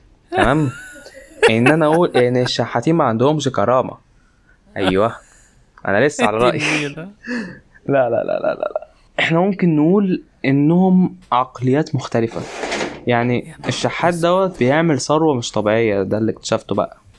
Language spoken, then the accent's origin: Arabic; Egypt; انا مصري بس يعني. مش ما عنديش جنسيات. هو مصر. انا مصري.